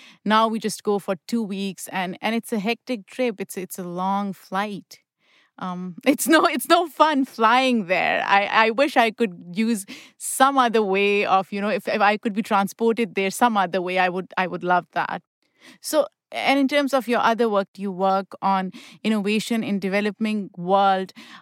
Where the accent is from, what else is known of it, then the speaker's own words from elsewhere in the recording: Pakistan; And I grew up in Pakistan